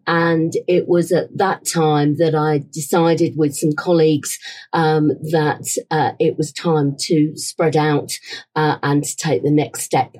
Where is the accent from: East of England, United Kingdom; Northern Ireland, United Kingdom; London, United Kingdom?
London, United Kingdom; Ilford; accent: Cockney; also born or lived in Whitechapel; was born at the London Hospital in Whitechapel, so within the sound of the Bow Bells. I grew up in Ilford, which is sort of on the borders of Essex and East London. And my parents had a newsagent's.